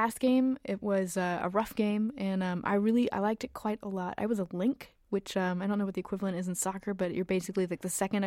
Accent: Virginia, United States; No, I grew up in Virginia, and I'm a Redskins fan.

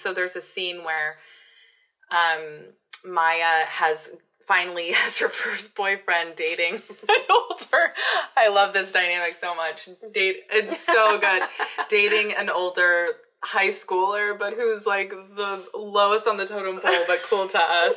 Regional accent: Scituate, Massachusetts, United States; because I'm from Situate. I'm from a town far away and came here

